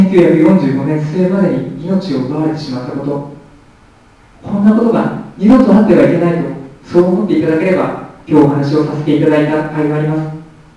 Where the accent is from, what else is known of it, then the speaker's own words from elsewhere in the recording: Hiroshima, Japan; born there; 広島で生まれた自分よりも世界中の人々の方が広島に 関心を持ってくれている